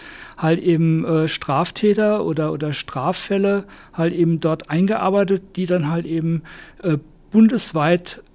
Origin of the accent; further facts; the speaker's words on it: Saarbrücken, Saarland, Germany; ich komme aus Saarbrücken.